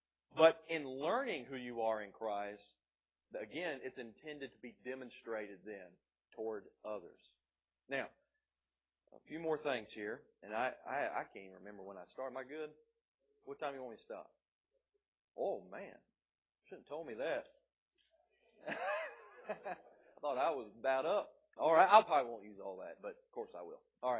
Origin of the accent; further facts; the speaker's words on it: Tampa, Florida, United States; I'm from Tampa, that's where I was born.